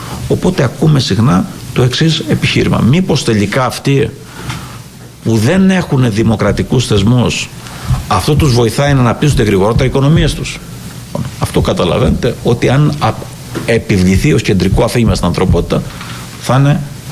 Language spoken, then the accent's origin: Greek; Greece; πέρα ότι εμείς ως Έλληνες έχουμε και την εμπειρία του